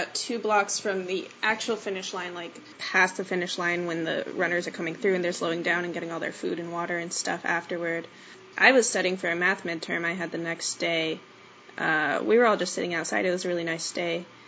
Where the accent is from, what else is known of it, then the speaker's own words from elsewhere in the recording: Texas, United States; I'm from Texas, by the way, so my dad's semi-known in our town for his running.